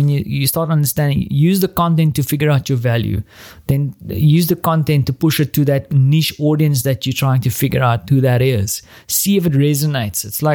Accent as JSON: {"language": "English", "country": "South Africa", "lives_now": "Central Europe", "said": "So I'm in Central Europe. I'm a South African. I speak English."}